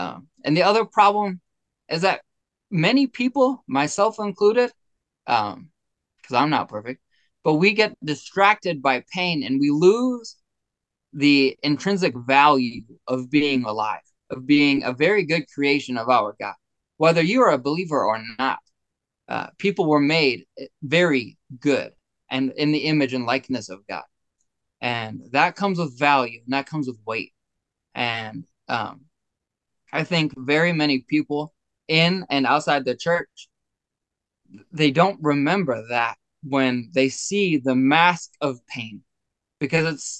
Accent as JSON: {"language": "English", "region": "Texas", "country": "United States", "tie": "born there", "said": "I am currently 28 years old. I was born in Texas. I have lived in over 28 states in my life, just by moving around"}